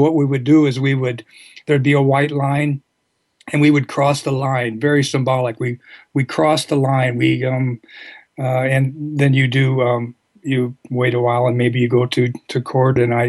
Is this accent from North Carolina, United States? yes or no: no; Norfolk, Nebraska, United States; I grew up in Norfolk, Nebraska, a small town. It was the hometown of Johnny Carson.